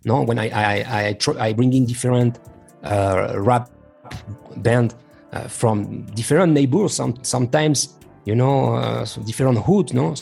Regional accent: Bordeaux, Nouvelle-Aquitaine, France; English is a second language; I come from France. I'm born in Bordeaux, France.

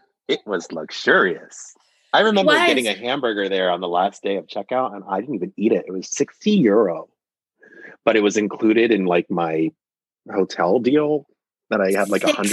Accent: United States; As an American, I would have had to assume I would buy all 6 liters.

